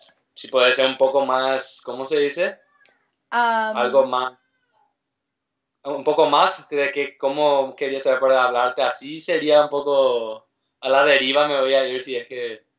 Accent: Villeta, Central, Paraguay; Soy de Paraguay, como ya dije. Vivo en una ciudad que se llama Villeta, ajá, que es una de las compañías de Paraguay. Bueno, mi ciudad sería una ciudad, como lo llamarían hacia acá, campaña, ¿verdad? Entre comillas, así un lugar, un pueblo.

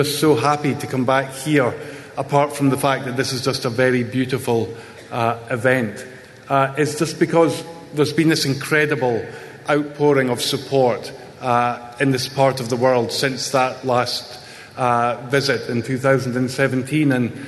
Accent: Scotland, United Kingdom; So as you probably guessed by now, I'm from Scotland, from a village in the north of Scotland.

